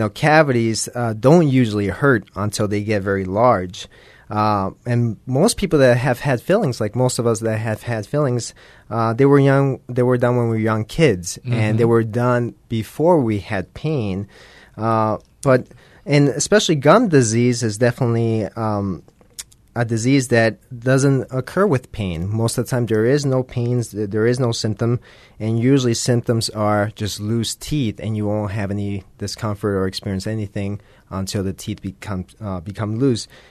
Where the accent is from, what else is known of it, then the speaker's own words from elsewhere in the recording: New Jersey, United States; Yes. I'm from the Northeast. I'm from New Jersey.